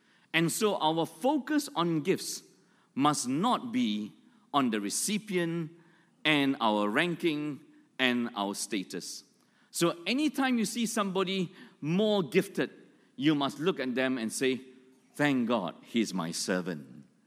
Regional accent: Malaysia; also born or lived in Australia; When I came back from Australia as a young Christian, I came back to where I was born, Malaysia. I had no church in my hometown, and so every weekend I would drive up to churches in KL

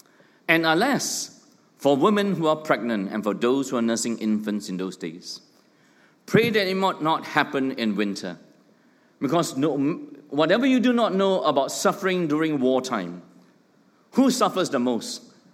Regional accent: Tampin, Negeri Sembilan, Malaysia; The Japanese cycled through my hometown, Tampin, which is close to Malacca.

